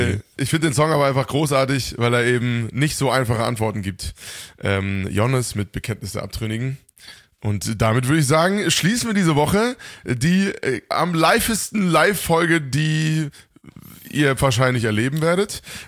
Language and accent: German; Marburg, Hesse, Germany; am 13. 10. in Marburg, meiner Heimatstadt.